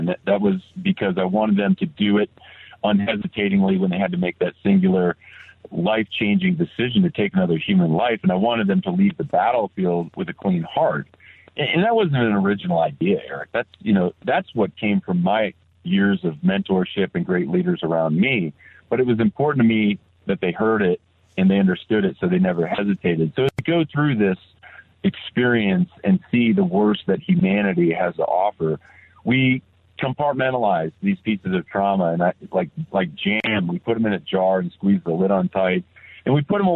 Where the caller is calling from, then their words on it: Golden, Colorado, United States; I live in Southern California, but I'm calling from Golden, Colorado